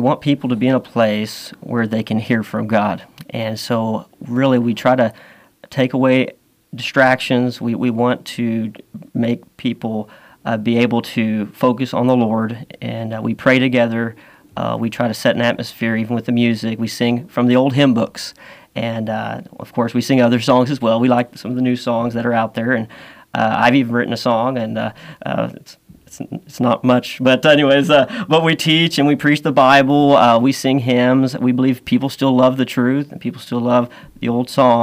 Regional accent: Ponca City, Oklahoma, United States; I'm originally from Ponca City, Oklahoma, and you have to really go there on purpose to get there. But I was raised there, raised in a Christian home, called into ministry at age 11.

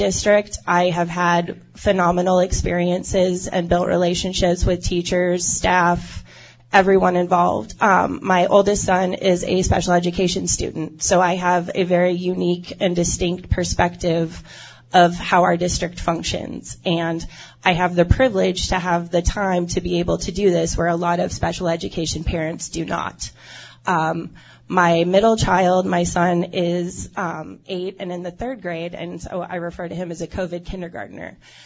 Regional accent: California, United States; moved away as an adult; now in Manhattan, United States; I came to Manhattan from California to go to K-State.

